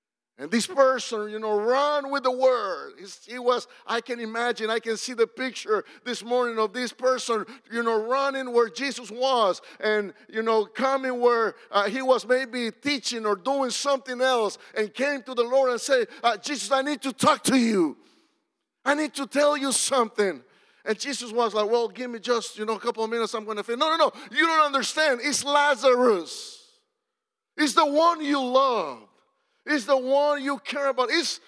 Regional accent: El Salvador; I was raised in the Assemblies of God in El Salvador, and I grew up with, you know, all the AG people around my life.

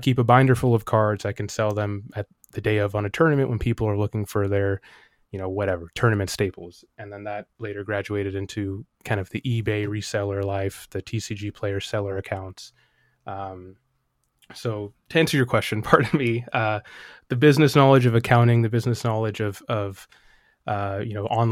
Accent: Seattle, Washington, United States; also born or lived in Germany / New York / Missouri; my dad is from Brooklyn, New York, and my mom is from Toronto, but I was born in Germany. And then went from Germany to upstate to New York to, I think, Fort Leonard Wood, Missouri, and then ended up coming back here in Seattle.

